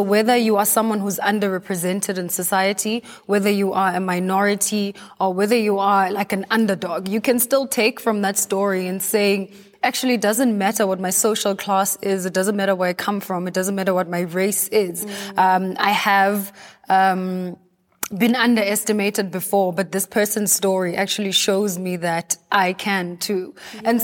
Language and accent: English; South Africa; being the South African girl that I am, I'm used to so much diversity